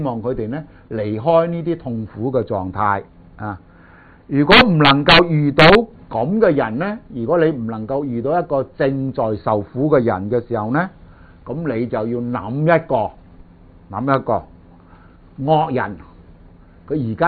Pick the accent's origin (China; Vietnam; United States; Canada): China; 我哋中國人都有咁嘅習慣啊